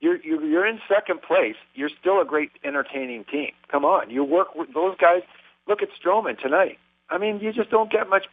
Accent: Toronto, Ontario, Canada; now in Peterborough, Canada; I grew up in Toronto. I'm living up north of Toronto in Peterborough now.

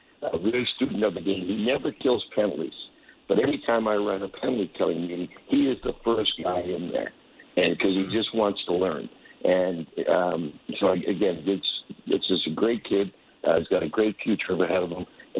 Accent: Halifax, Nova Scotia, Canada; also born or lived in Moncton; Well, I was born in Moncton. I only lived there for a couple of years, but then we moved to Halifax.

